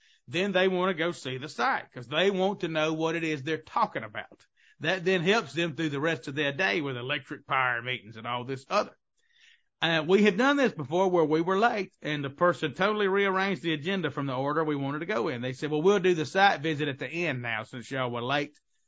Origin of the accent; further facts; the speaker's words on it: Southern United States, United States; accent: Southern; I'm Southern, as you can tell from my accent if you've never heard me before. I'm always going to be Southern.